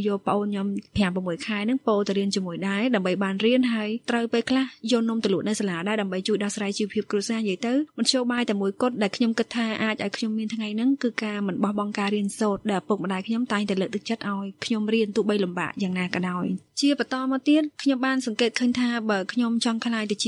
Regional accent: Mekong Delta, Vietnam; moved away; ខ្ញុំជាកូនខ្មែរខ្ញុំត្រូវតែចេះភាសាខ្មែរដោយសារតែនៅកម្ពុជាក្រោមខ្ញុំរៀនភាសាខ្មែរតាមរយៈការរៀននៅក្នុងវត្ត

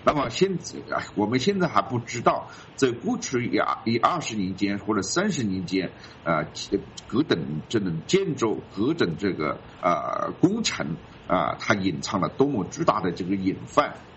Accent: China; now in United States

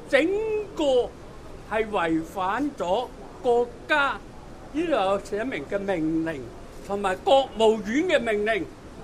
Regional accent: Hong Kong; 所以在这个时候，我们香港人，我身为中国人，所以就要司法复核。

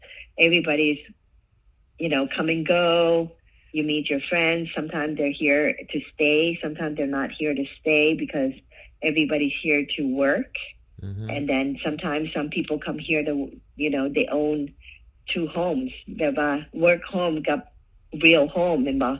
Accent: Falls Church, Virginia, United States; now in Washington, United States; When you say Fairfax County, it's pretty much all over. It could, but mostly Falls Church. That's where we were, Falls Church, and so that's my hometown. I was there since 7 years old up until recently, maybe 5 years.

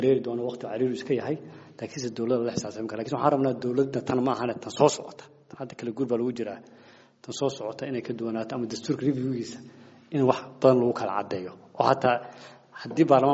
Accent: Kismayo, Jubaland, Somalia; Jubaland waxaan ka soo jeedaa Kismaayo

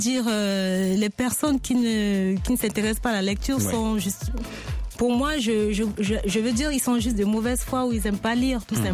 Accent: Bangui, Central African Republic; je suis née à Bangui, j'ai grandi.

